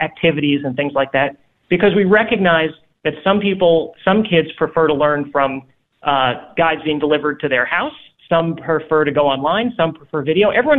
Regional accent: New York City, New York, United States; I grew up in New York City, and the version of history that I was taught was one that you could probably guess is taught in a place like New York.

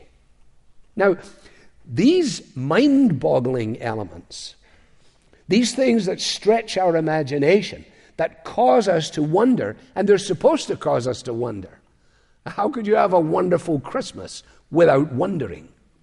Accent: Scotland, United Kingdom; I say that as a Scot wanting to save money.

